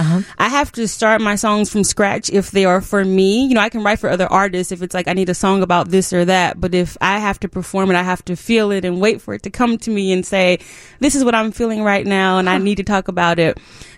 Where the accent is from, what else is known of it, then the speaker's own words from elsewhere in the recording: St. Louis, Missouri, United States; now in Chicago, United States; And I'm from St. Louis originally. And once I came here, I just didn't want to leave.